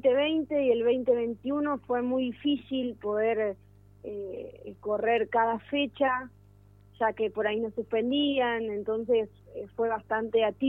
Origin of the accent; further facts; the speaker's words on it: Gualeguay, Entre Ríos, Argentina; born there; Bueno, nací acá en Gualeguay, Entre Ríos. Tengo 28 años. Soy técnica superior en familia y niñez, que estudié en Rosario.